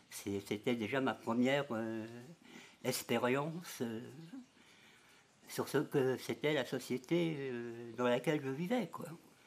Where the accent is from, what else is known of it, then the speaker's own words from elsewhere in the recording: Pont-à-Mousson, Grand Est, France; also born or lived in Strasbourg; Je venais de la Lorraine, de Pont-à-Mousson. Mais avant Pont-à-Mousson, j'avais vécu à Strasbourg, jusqu'à l'âge de 12 ans.